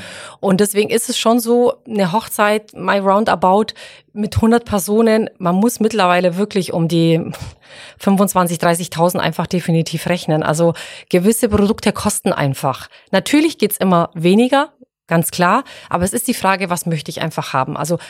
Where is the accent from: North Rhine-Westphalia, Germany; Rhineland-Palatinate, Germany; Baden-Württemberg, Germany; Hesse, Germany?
Baden-Württemberg, Germany; ich bin ein Schwabe und ich bin ein Schnäppchenjäger.